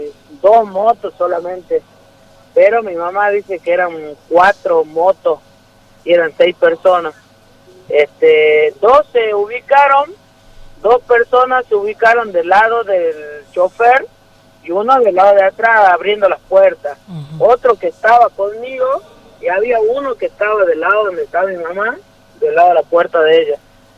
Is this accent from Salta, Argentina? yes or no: yes; Tartagal, Salta, Argentina; No, yo soy de Tartagal.